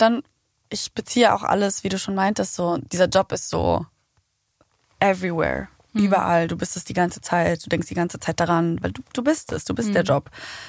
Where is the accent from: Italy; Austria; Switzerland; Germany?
Italy; Sicily; Um die Frage zu beantworten, ich bin auf Sizilien aufgewachsen